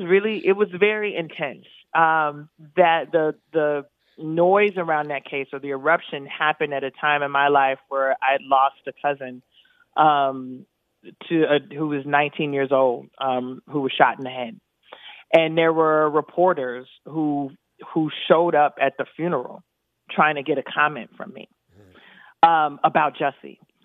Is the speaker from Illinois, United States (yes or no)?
yes; Chicago, Illinois, United States; Now, again, I grew up in Cabrini with women who had endured quite a bit.